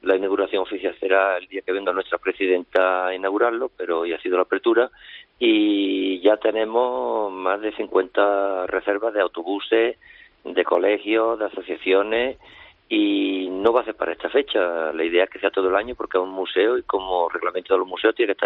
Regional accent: Mollina, Andalusia, Spain; Pues mi pueblo está cerca de Antequera, es de la comarca Antequera, que ahora está muy con el patrimonio de la UNESCO de los Dólmenes, el Caminito del Rey

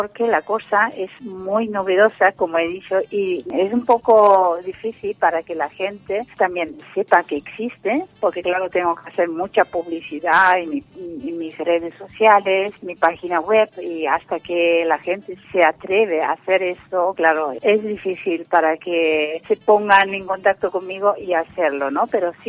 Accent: Netherlands; Spanish is a second language; Entonces me ocurrió de hacer una ceremonia online en mi país, Holanda.

